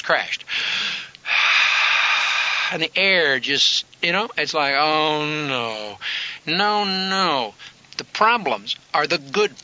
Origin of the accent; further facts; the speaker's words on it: Independence, Missouri, United States; Now, I come from Independence, Missouri. And I don't know how to change that.